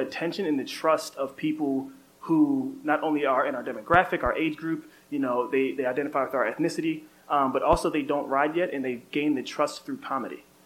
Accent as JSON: {"language": "English", "region": "East Coast", "country": "United States", "moved": "as an adult", "lives_now": "Los Angeles, United States", "said": "We moved to LA. We're from the East Coast. We came here because we decided in college we were going to come somewhere that we can live, we can ride year round."}